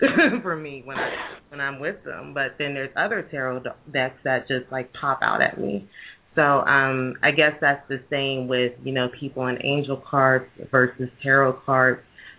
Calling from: Pennsylvania, United States; Pennsylvania.

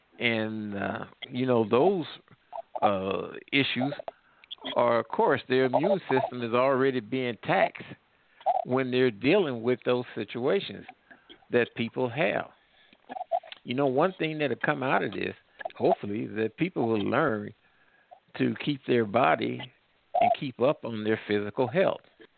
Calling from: Missouri, United States; Well, I'm calling from Missouri right now.

